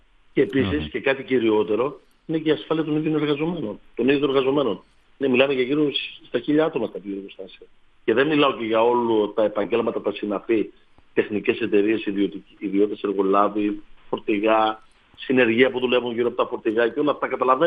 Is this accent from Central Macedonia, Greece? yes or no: no; Nea Karvali, East Macedonia and Thrace, Greece; είμαι κάτοικος της περιοχής Νέας Καρβάλης. Έχω καταγωγή από τη Νέα Καρβάλη.